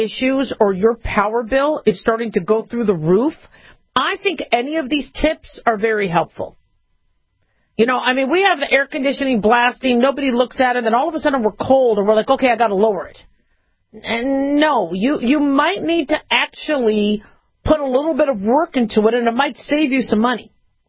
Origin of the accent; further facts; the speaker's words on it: Phoenix, Arizona, United States; now in Las Vegas, United States; I mean, I'm used to it because I grew up in Phoenix, and it gets hotter there.